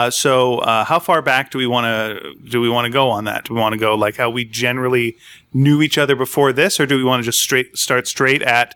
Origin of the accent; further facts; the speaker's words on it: North Delta, British Columbia, Canada; So Dave and I grew up in North Delta, which if you haven't been there, good for you. It's a place where you can grow up and you can have a good time or you can have a bad time.